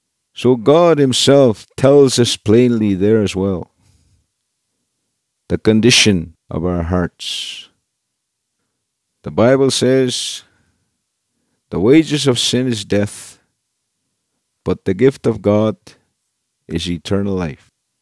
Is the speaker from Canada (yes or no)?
yes; Swan River, Manitoba, Canada; I come from Swan River, Manitoba. And I'm a Cree.